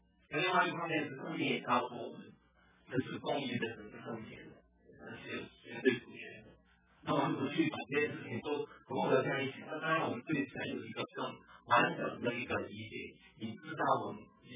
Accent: Hong Kong; moved away as an adult; also born or lived in Taiwan; now in United States; 我自己是在啊香港出生长大，然后再到台湾念大学，然后再来美国。我来美国的时候就是住在明尼苏达

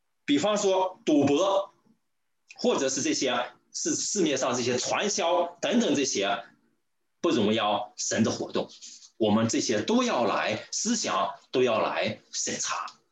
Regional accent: China; 我们从大陆来的弟兄姐妹，我们就会知道

